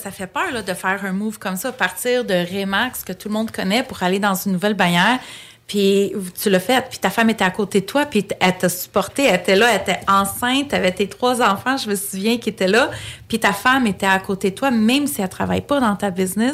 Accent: Quebec, Canada; born there; Je suis née au Québec, oui? Mais je suis d'origine grecque. J'ai grandi vraiment dans une famille très, très, très traditionnelle, très grecque, old school.

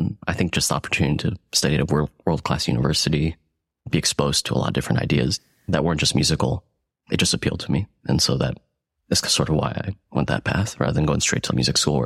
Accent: Montgomery, New Jersey, United States; So I grew up in central New Jersey in a small township called Montgomery. It's right next to Princeton. Pretty rural, suburban, very quiet.

